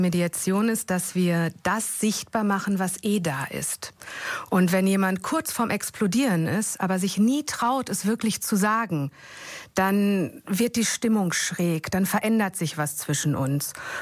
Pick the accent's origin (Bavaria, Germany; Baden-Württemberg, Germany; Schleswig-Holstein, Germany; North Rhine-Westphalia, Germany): North Rhine-Westphalia, Germany; Herne; born there; now in Bochum, Germany; ich bin in Herne geboren